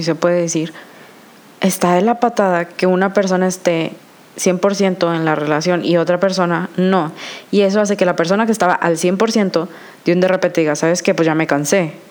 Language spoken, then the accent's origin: Spanish; Monterrey, Nuevo León, Mexico; tengo 21 años y soy de Monterrey.